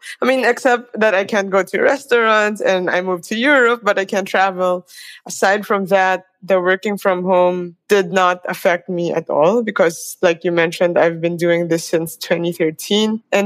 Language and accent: English; Philippines; I'm Filipino-Chinese. Then I went to UP to study university.